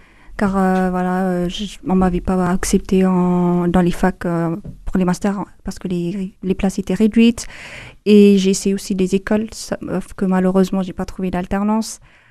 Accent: Ethiopia; French is a second language; now in France; j'ai 25 ans. Je viens de l'Éthiopie. J'ai suivi mes études, tout le long de... J'ai suivi un cursus français. C'est pour ça que je parle français. Normalement, on ne parle pas français en Éthiopie.

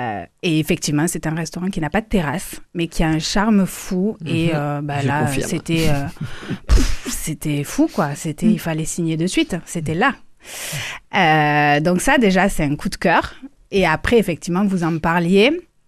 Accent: Toulouse, Occitanie, France; born there; also born or lived in Paris; j'ai décidé de revenir dans ma ville natale, donc Toulouse, après des années à Paris.

